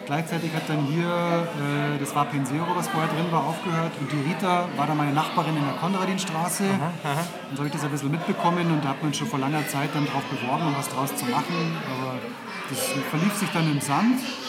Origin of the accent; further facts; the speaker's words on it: Munich, Bavaria, Germany; Nee, also ich bin definitiv Untergiesinger. Ich habe nichts mit München am Hut